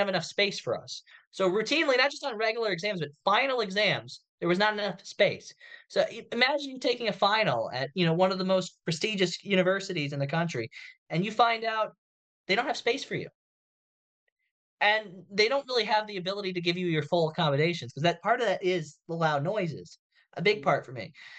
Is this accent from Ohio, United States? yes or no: yes; Akron, Ohio, United States; I grew up in Akron, Ohio, like a suburb of Akron. So rural Ohio, kind of in the middle of nowhere, kind of close to Akron